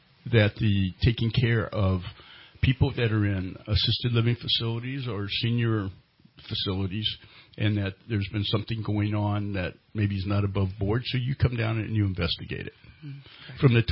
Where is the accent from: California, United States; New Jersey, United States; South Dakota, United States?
California, United States; you say, hey, look, I'm from Northern California.